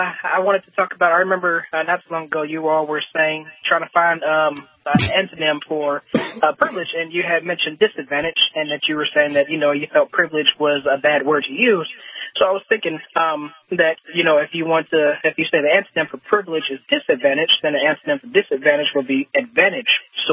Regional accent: Chicago, Illinois, United States; now in US South; I am from Chicago, and it's a completely different thing up there.

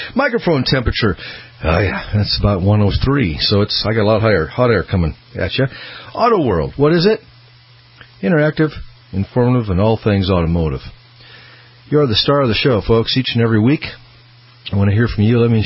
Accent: Boise, Idaho, United States; from Boise, Idaho, live.

